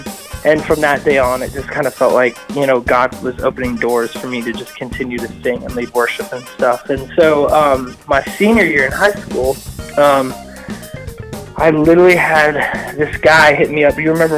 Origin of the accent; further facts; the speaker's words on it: California, United States; Mainly because growing up in California, Hits Deep, kind of like that was like one of the only Christian tours that came out west all the time.